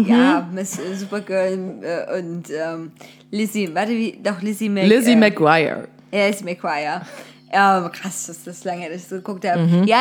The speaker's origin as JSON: {"language": "German", "region": "Saxony", "country": "Germany", "said": "ich bin auch aus Sachsen und kenne hier viele Orte nicht."}